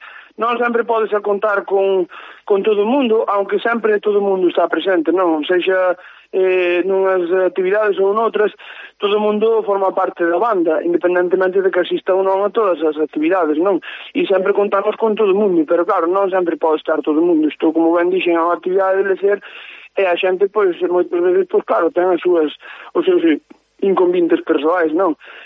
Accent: Lourenzá, Galicia, Spain; no meu pobo, en Lourenzá, nunha parroquia pequena que se chama Santo Tomé de Lourenzá, no precioso val de Lourenzá.

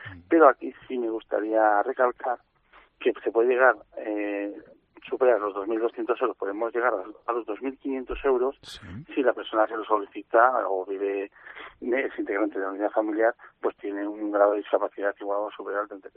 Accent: Torrecillas, Castile and León, Spain; soy de Torrecillas, en la provincia de Valladolid.

